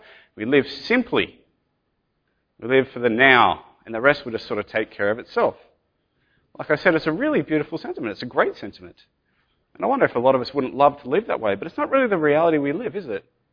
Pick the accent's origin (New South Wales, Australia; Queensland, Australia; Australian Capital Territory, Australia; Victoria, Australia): New South Wales, Australia; Sydney; I grew up in Sydney, just here in the Sutherland Shire.